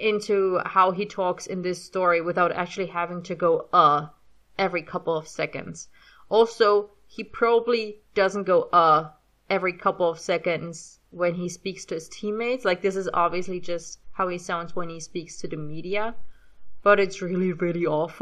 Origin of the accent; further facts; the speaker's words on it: Germany; accent: German; English is a second language; But for some reason, it's hard to do on command and to switch back to my regular accent, which is not super German, but still there.